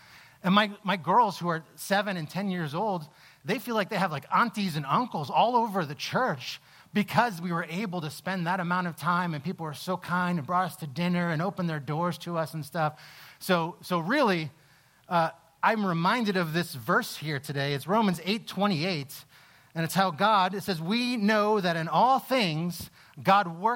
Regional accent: East Coast, United States; born and raised in the East Coast, spent a lot of time in the East Coast, not far from New York City, not far from Boston, spent a lot of time in both of those cities.

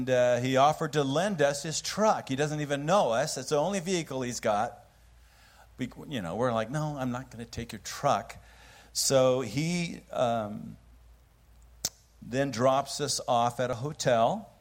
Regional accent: Oregon, United States; growing up in Oregon, and I grew up in the country

